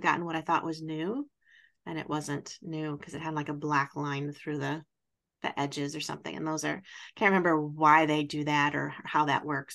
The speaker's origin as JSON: {"language": "English", "region": "Wisconsin", "country": "United States", "said": "Well, I'm from Wisconsin, so Tennessee is south to us."}